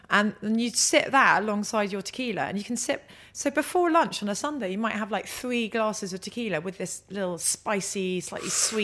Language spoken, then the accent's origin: English; London, United Kingdom; I grew up in Shepherd's Bush. I just grew up in London